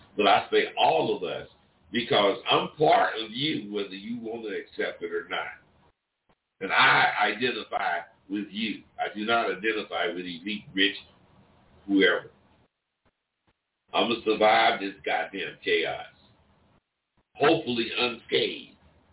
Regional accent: California, United States; But I grew up in the Bay Area. It was raw

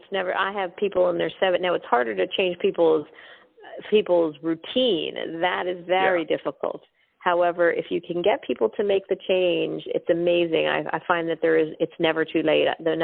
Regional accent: India; I'm Indian, so there's a lot of Indian food, a lot of lentils and grains.

